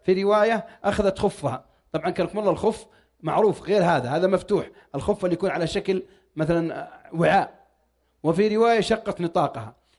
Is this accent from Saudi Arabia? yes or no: yes; Riyadh, Riyadh Province, Saudi Arabia; وعندكم ما في صيف، عندنا في الرياض 51 درجة حرارة.